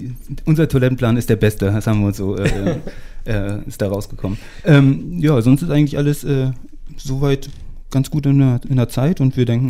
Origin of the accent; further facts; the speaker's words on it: Neustrelitz, Mecklenburg-Vorpommern, Germany; born there; Ich bin auch gebürtiger Neustrelitzer